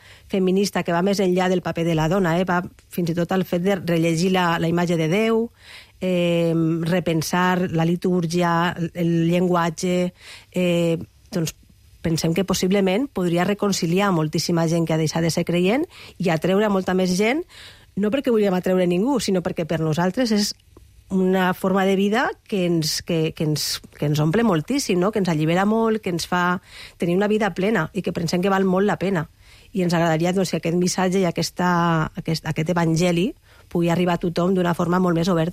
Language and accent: Catalan; Castelló de la Plana, Valencian Community, Spain; now in Barcelona, Spain; Jo soc de Castelló de la Plana, vaig formar amb les Bedrunes d'allà i amb la parròquia